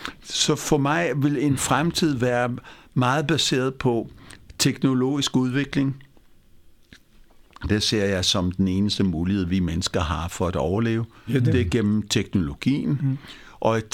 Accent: Mumbai, Maharashtra, India; Danish is a second language; now in Denmark; Nu er jeg opvokset i Indien, i Bombay, dengang hed Mumbai, Bombay.

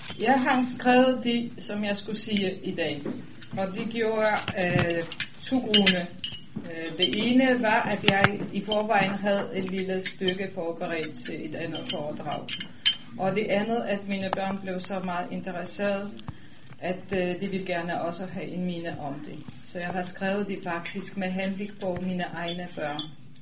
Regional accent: Poland; Danish is a second language; now in Denmark; Jeg kommer fra Polen. Jeg er kommet som flygtning i 1974 til Danmark.

